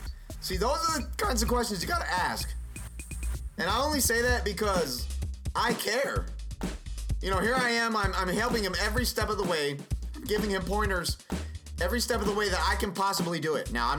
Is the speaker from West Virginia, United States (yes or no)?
no; Jennings, Louisiana, United States; born there; I wasn't born in Nollins. I was born in Jennings, Louisiana, you guys. That's a very small town with a whole lot of corruption.